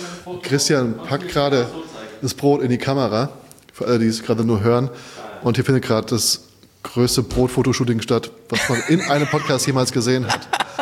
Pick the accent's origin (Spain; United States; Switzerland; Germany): Germany; Odenwald; Ich bin ja vom Odenwald, mehr oder weniger.